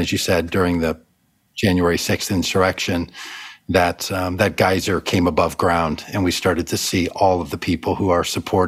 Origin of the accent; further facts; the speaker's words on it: United States; deeply, deeply troubling notion to my sensibility as an evangelical and a pastor, but also just as an American.